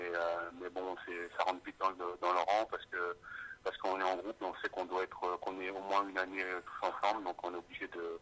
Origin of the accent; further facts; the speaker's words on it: Le Havre, Normandy, France; je suis originaire du Havre, qui est en Haute-Normandie.